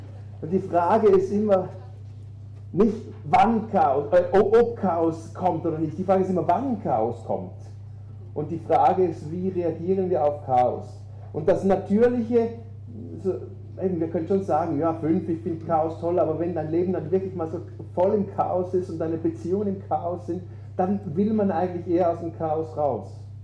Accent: Switzerland; Ich bin ein Schweizer Bünzli.

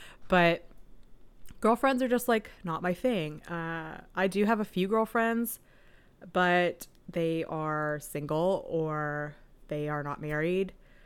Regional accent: Chattanooga, Tennessee, United States; My hometown, Chattanooga, Tennessee, a shout out. All of my family lives there.

